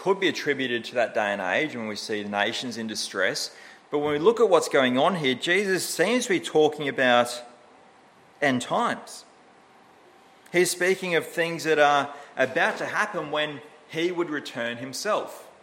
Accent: Australia

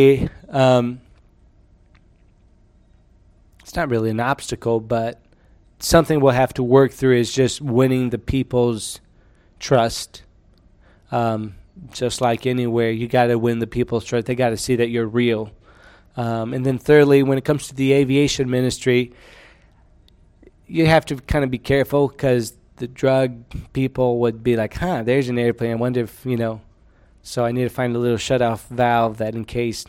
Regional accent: Brazil; now in United States; Even though I grew up in Brazil, we've been in the States.

